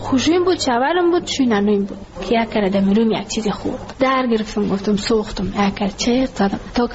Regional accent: Ghazni, Afghanistan; now in Kabul, Afghanistan; شکر خدا ناشکری نمیکردم که ما کابل آمدیم، از غزنی هستیم.

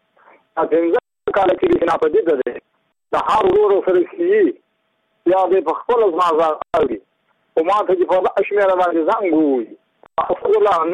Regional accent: Muqur, Badghis, Afghanistan; زه په خپل د بادغیس ولایت یم د مقر د ولسوالۍ یم

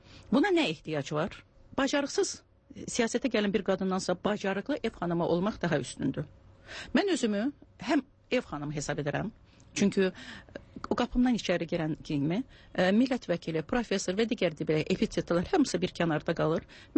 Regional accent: Kalbajar, Kalbajar District, Azerbaijan; born there; also born or lived in Shusha; Şuşa mənim uşaqlığımdır, Şuşa mənim gəncliyimdir. Özüm atam hərbiçi olduğuna görə, Kəlbəcərdə işlədiyinə görə mən Kəlbəcərdə doğulmuşam.

